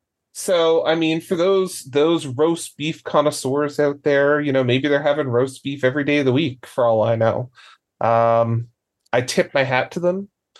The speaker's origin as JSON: {"language": "English", "region": "Newfoundland and Labrador", "country": "Canada", "said": "Being from Newfoundland, I am a Newfoundlander. I may reside now in the Maritimes, but I will never consider myself a Maritimer."}